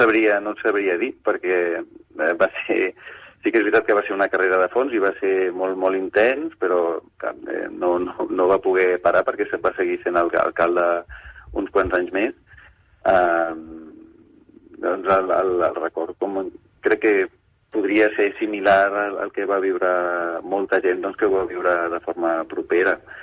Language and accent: Catalan; Barcelona, Catalonia, Spain; com a família, com a barceloní, doncs ho vam viure intensament com tants altres